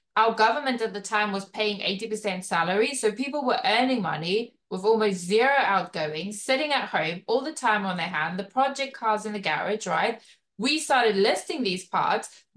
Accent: South Africa; I'm also originally from South Africa and we don't have eBay.

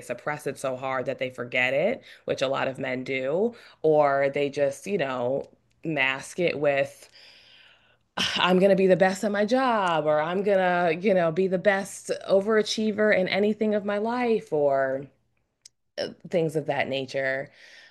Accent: Chicago, Illinois, United States; But first of all, being a Chicagoan, and hearing the story growing up

